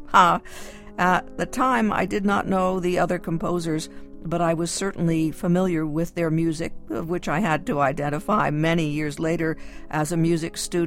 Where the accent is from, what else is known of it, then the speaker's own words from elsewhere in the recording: Waynesboro, Georgia, United States; performing in several churches in my hometown of Waynesboro, Georgia.